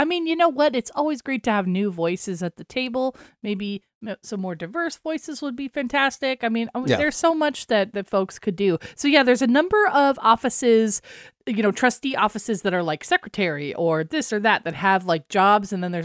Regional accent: Chicago, Illinois, United States; now in California, United States; Because you know me, I'm a Midwest girl. I'm from Chicago. So I remember the crunchy leaves and the cold, chilly mornings.

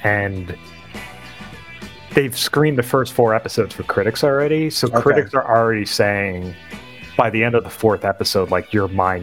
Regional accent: Queens, New York, United States; I was raised a Yankees fan, so I always have to side with the Yankees. Even though I'm from Queens.

